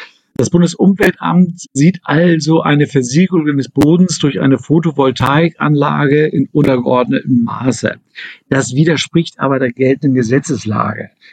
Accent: Northern Germany, Germany; Ich komme aus Norddeutschland.

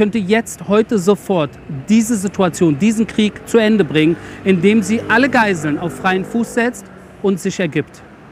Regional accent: Berlin, Germany; ich bin als Berliner Junge aufgewachsen, habe mich als Berliner wahrgenommen.

